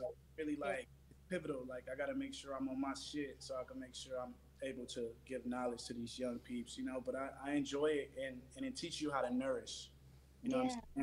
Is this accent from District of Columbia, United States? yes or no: no; California, United States; I'm from Cali, and I'm with the business.